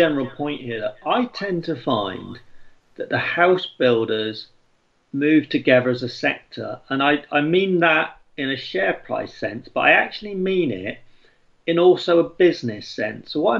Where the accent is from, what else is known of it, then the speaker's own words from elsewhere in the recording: Swindon, South West England, United Kingdom; I come from Swindon originally, well, around that area